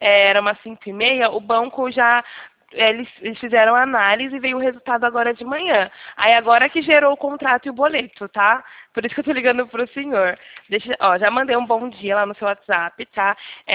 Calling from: Campinas, São Paulo, Brazil; Eu falo aqui do interior de São Paulo, Campinas, Sumaré, conhece?

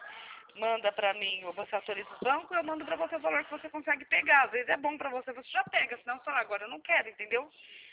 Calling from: Atibaia, São Paulo, Brazil; Eu sou aqui de Atibaia, São Paulo, da Tencrédito.

